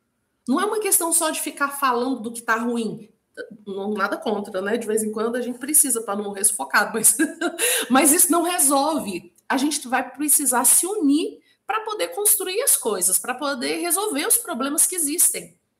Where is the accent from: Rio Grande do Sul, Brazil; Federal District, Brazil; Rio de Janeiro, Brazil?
Federal District, Brazil; Brasília; Eu sou daqui de Brasília